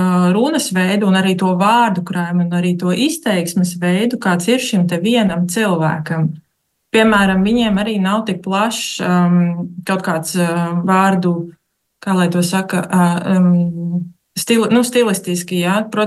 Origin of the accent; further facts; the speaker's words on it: Limbaži, Limbaži Municipality, Latvia; accent: Livonian dialect; Es pati esmu no Limbažiem, es cenšos izrunāt galotnes.